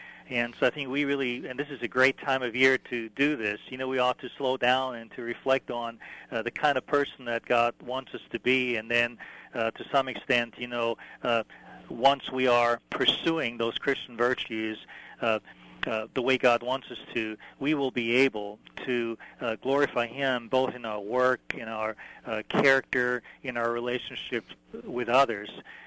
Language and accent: English; Vienna, Austria; I grew up in Vienna, Austria, and, you know, I went to the music academy there and then played piano for many years.